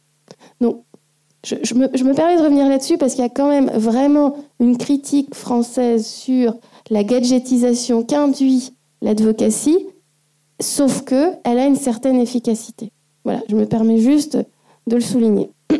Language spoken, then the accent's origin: French; France; évidemment, je suis française